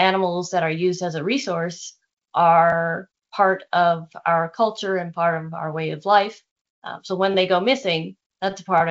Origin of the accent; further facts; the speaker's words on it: Seattle, Washington, United States; And I'm from Seattle, and you can't see the night sky, which is a bummer from all the light pollution.